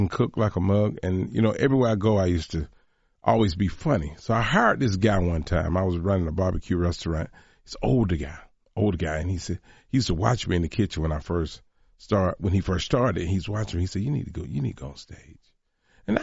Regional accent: Atlanta, Georgia, United States; I'm from Atlanta, Georgia, in the South.

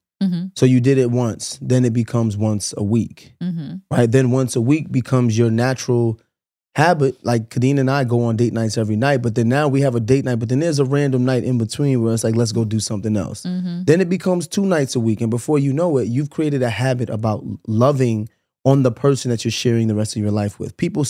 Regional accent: the South, United States; I am originally from the South and all my family is there. I have spent most of my 20s in LA.

